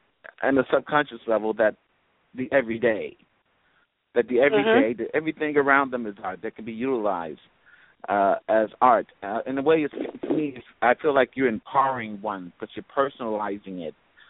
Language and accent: English; Chicago, Illinois, United States; I'm from Chicago originally, from the North Lando area.